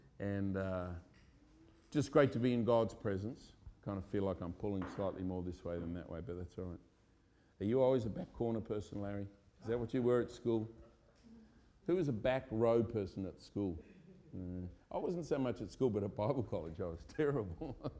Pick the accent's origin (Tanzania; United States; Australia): Australia; now in United Kingdom; I remember as an Australian thinking, what the heck is that? Where's SW7?